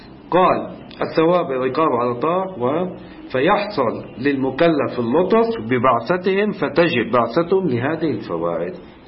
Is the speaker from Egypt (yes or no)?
no; Lebanon; مثلا عندنا بلبنان ما شاء الله صارت دولة نفطية